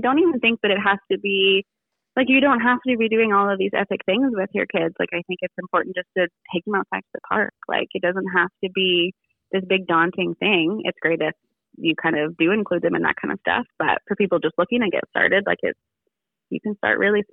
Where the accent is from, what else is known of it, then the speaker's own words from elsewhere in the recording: British Columbia, Canada; so I'm not from a hunting family. I'm kind of hunting adjacent. I grew up in the Okanagan.